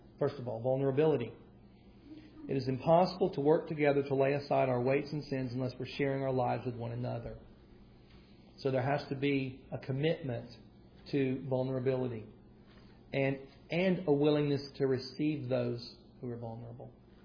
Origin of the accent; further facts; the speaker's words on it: Tennessee, United States; I'm from Tennessee, you know.